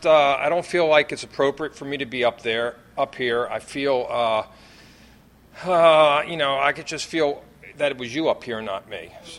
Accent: Baltimore, Maryland, United States; I remember the two guys I was with, I'm from Baltimore.

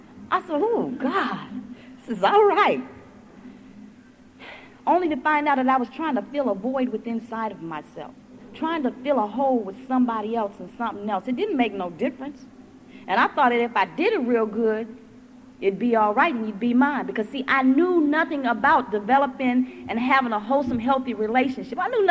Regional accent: California, United States; now in Washington, D.C., United States; I'm originally from California. I got here in Washington, D.C. because I was stationed at Walter Reed Army Medical Center.

